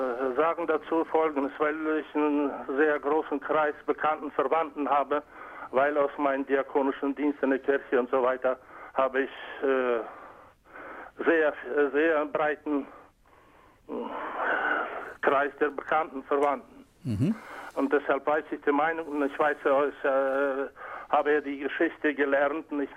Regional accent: Russia; now in Elmshorn, Germany; ich komme ja ursprünglich aus Russland, von der Russlanddeutschen.

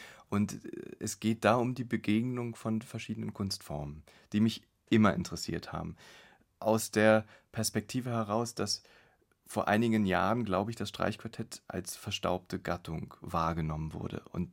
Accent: East Germany, Germany; ich bin in der DDR aufgewachsen mit den … Platten irgendwie

